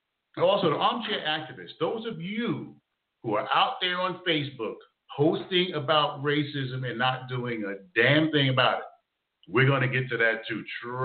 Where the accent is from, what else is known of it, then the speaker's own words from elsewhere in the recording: Jersey City, New Jersey, United States; We grew up together in Storms Avenue, Jersey City. Shout out to my Jersey City peeps.